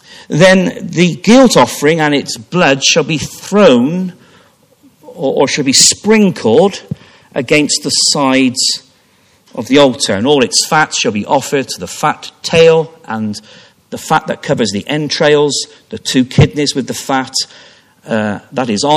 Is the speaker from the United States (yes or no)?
no; Stroud, South West England, United Kingdom; I remember as a young boy, something growing up in Stroud in Gloucestershire, something quite significant happened in our little town.